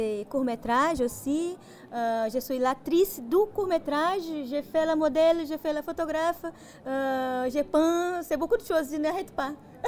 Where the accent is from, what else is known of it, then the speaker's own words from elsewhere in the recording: Brazil; now in Grenoble, France; je suis de l'Amazonie brésilienne.